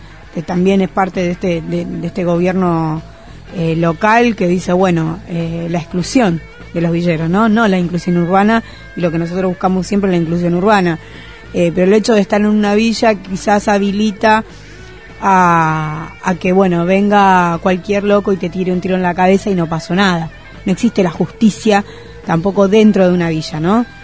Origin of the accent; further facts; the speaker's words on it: Uruguay; moved away; yo soy uruguaya y mi familia vino al país a trabajar, en busca de trabajo.